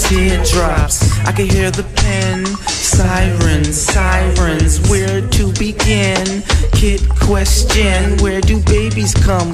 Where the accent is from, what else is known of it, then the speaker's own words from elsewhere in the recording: Boston, Massachusetts, United States; All right, so pretty much, yeah, I'm from Roxbury, Dorchester, mainly over in Roxbury, you know, just a kid.